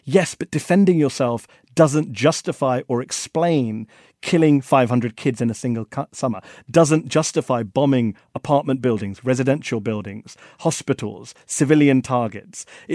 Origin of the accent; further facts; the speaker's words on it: India; I'm from India.